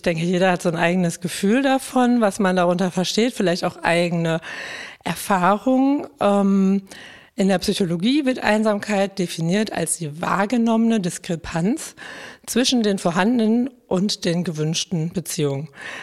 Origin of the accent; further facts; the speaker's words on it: Dortmund, North Rhine-Westphalia, Germany; ich komme aus Dortmund, bin 35 Jahre alt